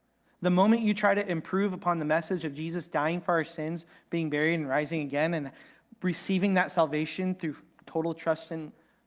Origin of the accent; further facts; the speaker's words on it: Iowa, United States; I'm from Iowa, so we say pop.